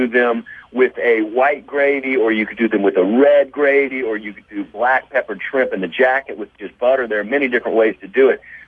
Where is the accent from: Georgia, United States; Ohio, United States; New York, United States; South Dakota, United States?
Georgia, United States; Albany; now in Savannah, United States; I'm born and raised in Albany, Georgia. Mm-hmm. Everyone in my family is. So we're from Southwest Georgia, and then we migrated over to coastal Georgia, over to Savannah.